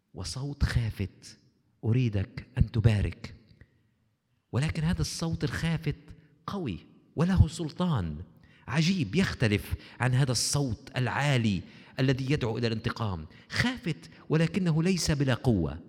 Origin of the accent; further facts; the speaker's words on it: Palestine; أنا إنسان فلسطيني مسيحي،